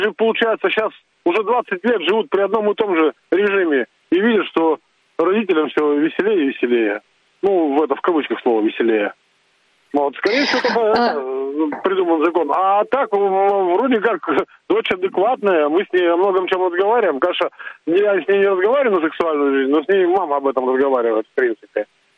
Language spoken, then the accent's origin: Russian; Saint Petersburg, Russia; Я из Санкт-Петербурга